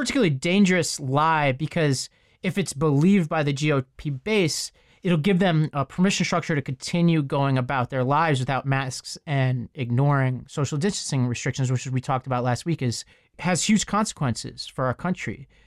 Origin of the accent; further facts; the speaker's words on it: New York, United States; for background for listeners, I come from New York. I live in New York most of the time, but I've been down south, North Carolina, Tennessee, and Virginia since March 15th.